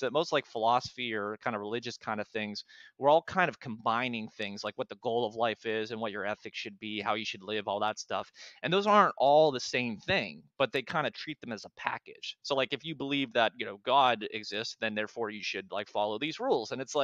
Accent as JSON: {"language": "English", "town": "Pittsburgh", "region": "Pennsylvania", "country": "United States", "said": "I'm from Pittsburgh originally."}